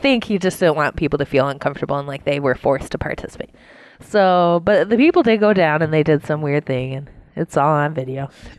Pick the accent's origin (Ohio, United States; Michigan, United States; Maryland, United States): Ohio, United States; Growing up in Ohio, dance is like ballet.